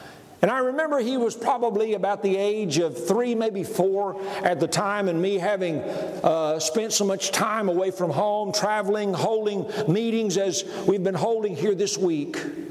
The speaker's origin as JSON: {"language": "English", "region": "Oklahoma", "country": "United States", "said": "You know, I'm from Oklahoma. I didn't know any better."}